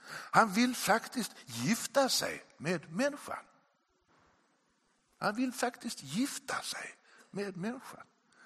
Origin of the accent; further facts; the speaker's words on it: Malmö, Skåne, Sweden; Ja, om de då kommer från Malmö där jag kommer ifrån